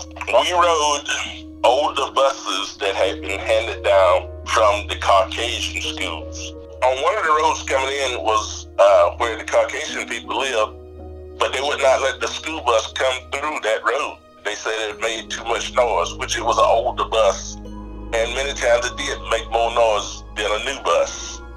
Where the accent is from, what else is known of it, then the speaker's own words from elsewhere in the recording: North Augusta, South Carolina, United States; I was born and raised in North Augusta, South Carolina. The first school that I attended was Tri-Union Elementary School.